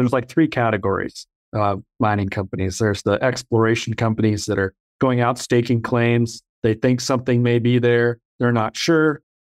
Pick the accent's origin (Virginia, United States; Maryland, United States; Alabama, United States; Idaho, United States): Idaho, United States; Sandpoint; I grew up in Idaho. I was born in a town about 45 minutes from Coeur d'Alene called Sandpoint. Towns with lakes and mountains, ski resorts, four seasons.